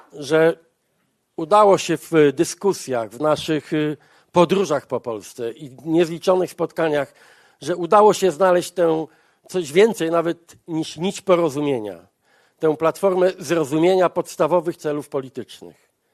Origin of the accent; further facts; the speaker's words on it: Gdańsk, Pomeranian Voivodeship, Poland; z radością przywitałem jako gdańszczanin i kibic